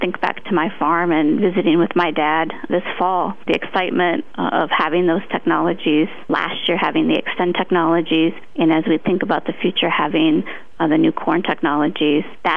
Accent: Minnesota, United States; Whether it's a farm like the one I grew up on in Minnesota

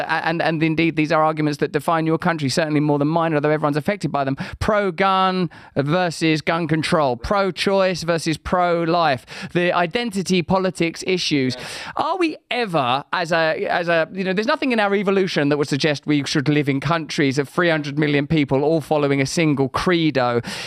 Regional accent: Sacramento, California, United States; I'm from Sacramento. How are you?

